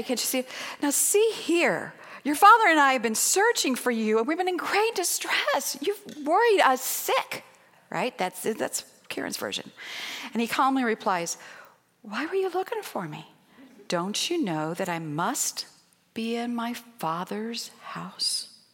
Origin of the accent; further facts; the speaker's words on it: Missouri, United States; I'm from Missouri, and we have our own version of that. It's called Arkansas.